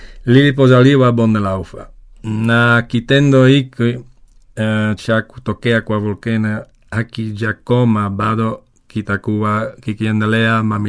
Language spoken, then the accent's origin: Swahili; Belgium; Mimi ni natoka Ubelgiji